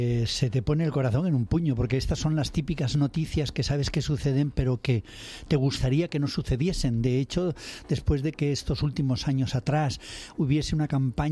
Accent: Spain; como un español que anda por la calle tranquilamente

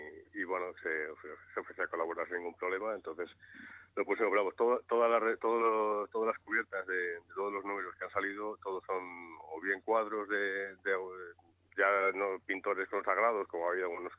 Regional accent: Madrid, Community of Madrid, Spain; yo soy madrileño, mis padres son madrileños, mis abuelos son madrileños, y en mi vida ha habido Madrid en casa, siempre se ha dicho Madrid, en todo caso Madrid sin D.

